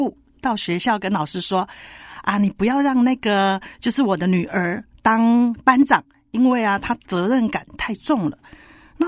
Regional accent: Kaohsiung, Taiwan; born there; 我出生于高雄，父母都是屏东人。我的家庭和台湾大部分的家庭都是一样的，是个传统信仰的家庭。那我是家里的老三

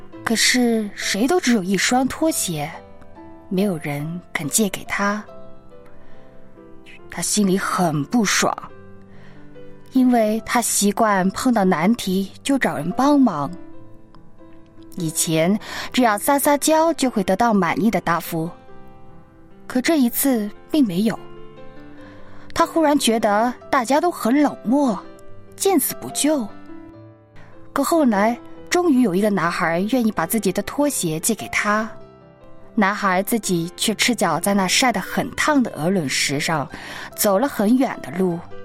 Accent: Shanghai, China; 咱们上海人骨子里就是有一种傲气，不低头不认输

